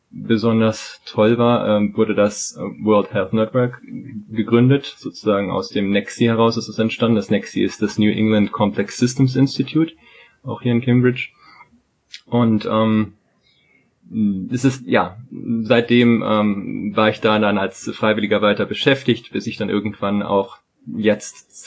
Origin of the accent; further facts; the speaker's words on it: Germany; Ich komme aus Deutschland. Ich wurde an der polnischen Grenze geboren. Kurz nach dem Mauerfall sind meine Eltern dann rüber zur holländischen Grenze. Und dort bin ich, groß geworden